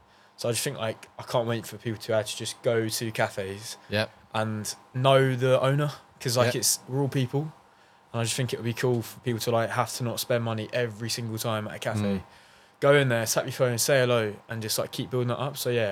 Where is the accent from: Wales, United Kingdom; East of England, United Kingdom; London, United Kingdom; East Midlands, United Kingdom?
East of England, United Kingdom; Essex originally.